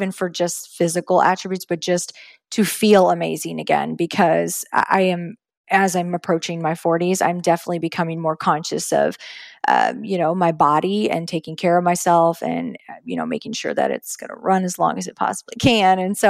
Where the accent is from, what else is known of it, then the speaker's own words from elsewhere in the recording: Texas, United States; So I even growing up in Texas, believe it or not, which is interesting.